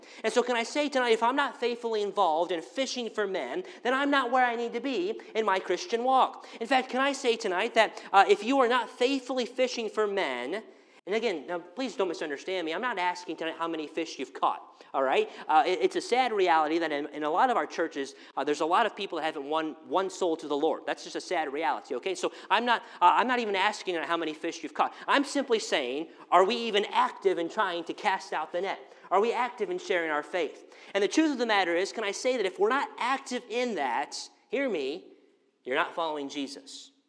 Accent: Rockford, Illinois, United States; Again, I grew up here in Rockford, and my dad never went fishing

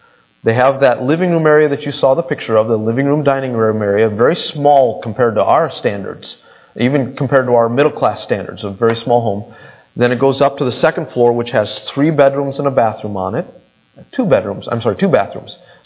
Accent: United States; I think it was because as American we were a minority, we were always watched and observed

